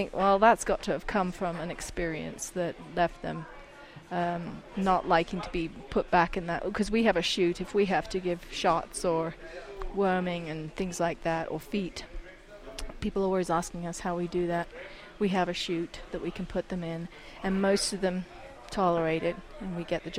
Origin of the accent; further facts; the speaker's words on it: England, United Kingdom; I'm English and it's green year-round.